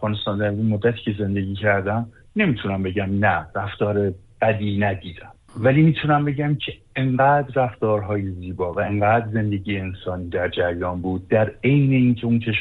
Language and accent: Persian; Iran; من متاسفانه نه تنها ایرانی یک نیستم بلکه ایرانی هستم.